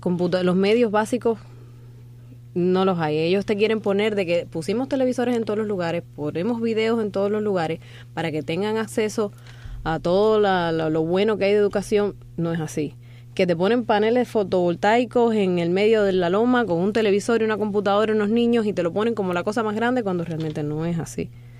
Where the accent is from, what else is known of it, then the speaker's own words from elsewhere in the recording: Cuba; porque los cubanos somos así